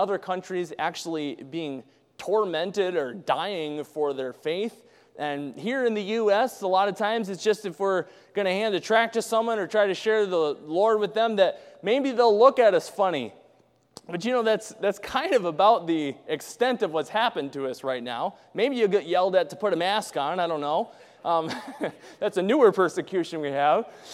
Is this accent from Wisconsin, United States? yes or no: yes; Wisconsin, United States; See, I'm from Wisconsin, so.